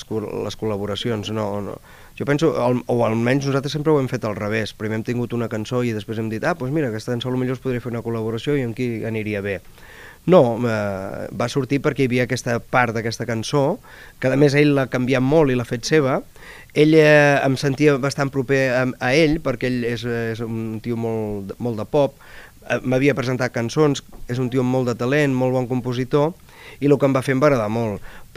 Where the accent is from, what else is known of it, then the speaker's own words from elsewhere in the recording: Sabadell, Catalonia, Spain; de fet sempre he reivindicat que sóc de Sabadell